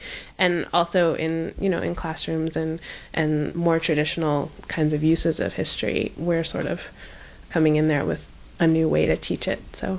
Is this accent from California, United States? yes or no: yes; California, United States; I grew up in the East Bay, and my family were organizers, and my parents were just really active in the Oakland political scene